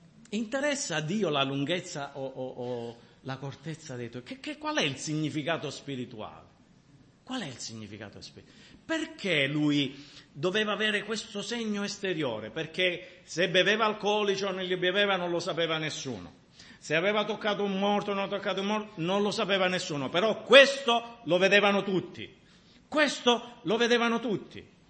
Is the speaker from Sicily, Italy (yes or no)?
yes; Sicily, Italy; Io mi permetto di parlare dei siciliani perché sono siciliano, ok?